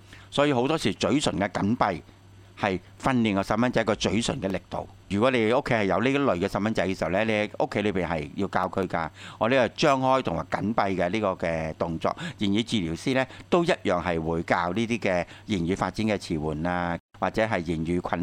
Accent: China; 我中國人睇英文唔係咁樣。

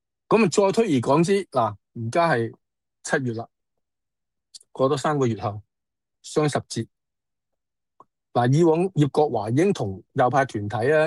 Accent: Hong Kong; 我哋香港人

